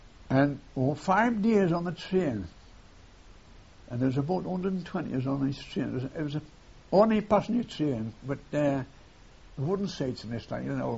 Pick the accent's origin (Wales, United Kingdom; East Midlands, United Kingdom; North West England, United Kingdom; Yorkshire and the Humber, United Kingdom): Yorkshire and the Humber, United Kingdom; Barnsley; So I come from Barnsley